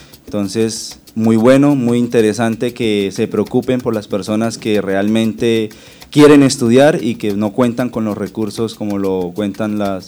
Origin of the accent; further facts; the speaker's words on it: Vichada, Colombia; moved away as an adult; now in Villavicencio, Colombia; Pues yo no soy del Meta, soy del Vichada, soy específicamente la primaria Vichada. Allí nací, allí hice mi primaria y mi secundaria en el Colegio Técnico Comercial Francisco de Paula de Santander.